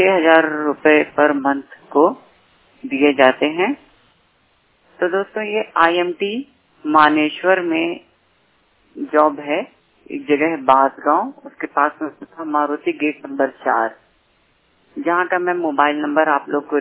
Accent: Gorakhpur, Uttar Pradesh, India; और मैं यूपी गोरखपुर से हूँ

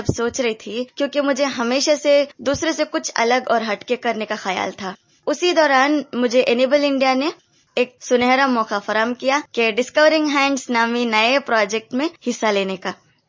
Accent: Bengaluru, Karnataka, India; मैं बेंगलोर की रहने वाली हूँ।

